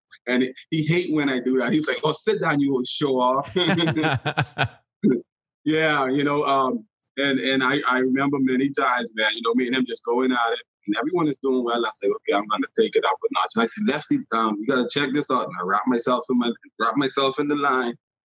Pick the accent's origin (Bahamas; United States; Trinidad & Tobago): Bahamas; I mean, even though I grew up in the Bahamas and I fished all the time, he taught me a lot of stuff.